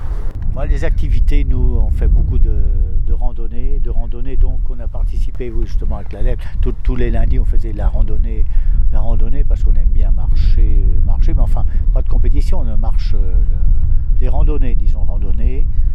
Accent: Nouvelle-Aquitaine, France; moved away as an adult; now in Blois, France; Donc, je ne suis pas d'origine du tout d'ici, je suis des Deux-Sèvres.

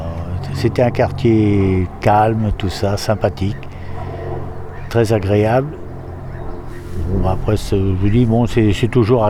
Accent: Nouvelle-Aquitaine, France; moved away as an adult; now in Blois, France; Donc, je ne suis pas d'origine du tout d'ici, je suis des Deux-Sèvres.

